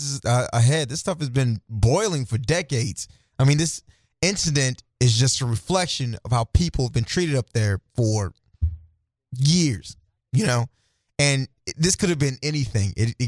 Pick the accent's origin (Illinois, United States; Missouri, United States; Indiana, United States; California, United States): Missouri, United States; St. Louis; I'm from the city. I grew up in the city.